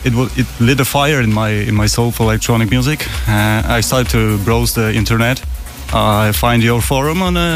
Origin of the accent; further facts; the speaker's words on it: Poland; English is a second language; I'm from Poland.